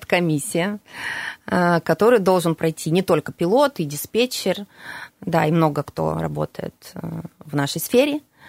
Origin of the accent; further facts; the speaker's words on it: Nazarovo, Krasnoyarsk Krai, Russia; Я из Назарова.